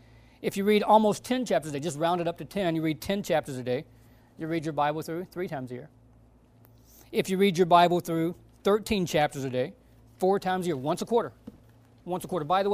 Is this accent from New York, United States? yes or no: no; Georgia, United States; I grew up in Georgia. A lot of smoking in Georgia.